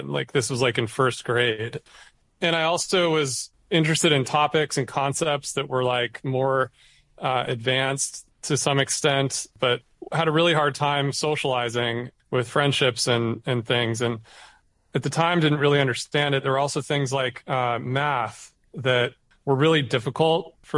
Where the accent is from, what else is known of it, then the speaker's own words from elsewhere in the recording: Montana, United States; And so I think being from Montana is such a special thing. It's an ethos. It's a vibe. It's in my DNA. You know, I grew up west side of town.